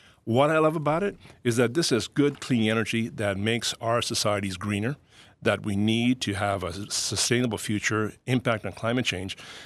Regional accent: India; born there; I'm the real Indian because I was born in India.

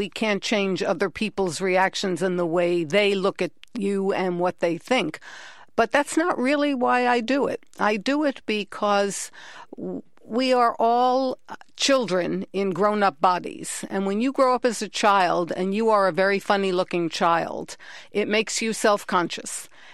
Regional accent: New York, United States; And growing up in New York in a humid climate with frizzy hair before hair torturing devices were invented for mass market, I was a mess.

